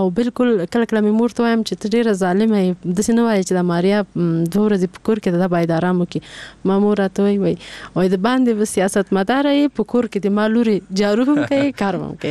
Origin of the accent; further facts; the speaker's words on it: Paktia, Afghanistan; ماته دا ټوله پکتیا خپل کور ښکارېږي او باور وکړئ په نوم یې ویاړم چې زه پکتیاوال یم.